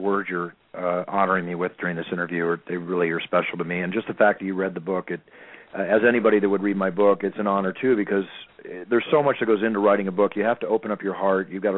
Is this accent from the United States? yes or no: yes; Philadelphia, Pennsylvania, United States; also born or lived in Texas; growing up in Philadelphia and Texas